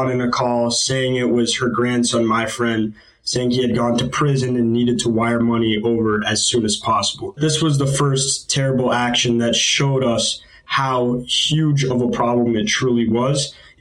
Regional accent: Stamford, Connecticut, United States; I'm from Stamford, Connecticut, and I'm a sophomore at Babson College.

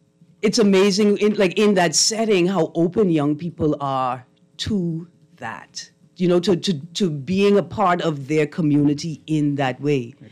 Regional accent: Bahamas; And I grew up in the Summer Methodist Youth Camp and spent my summers going to Eleuthera to teach like a summer camp, Christian summer camp, and vacation Bible schools throughout the country, right?

